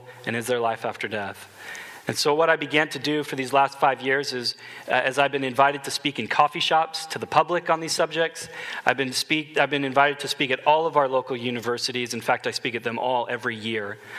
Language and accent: English; Portland, Oregon, United States; I'm actually from Portland, Oregon, so it caused a bit of a family strife that I cheer for the Patriots.